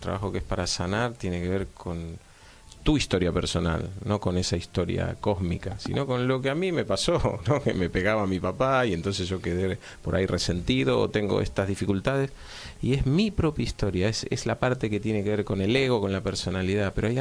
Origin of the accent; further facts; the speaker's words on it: Argentina; Somos argentinos modernos